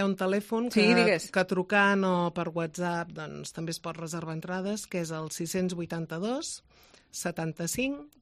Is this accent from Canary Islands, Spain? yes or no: no; La Selva del Camp, Catalonia, Spain; Clar, jo objectiva no ho puc ser, perquè sóc de la Selva.